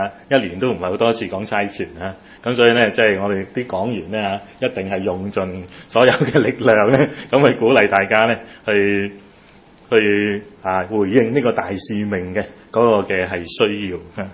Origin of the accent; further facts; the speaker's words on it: Guangdong, China; 我哋廣東人講嚇